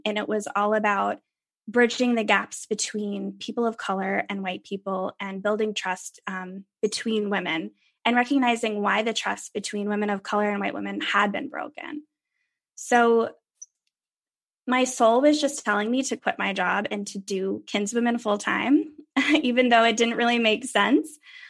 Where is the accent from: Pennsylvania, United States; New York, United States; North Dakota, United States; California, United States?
Pennsylvania, United States; But I grew up in Pennsylvania. And, you know, my story, you know, I come from very humble beginnings.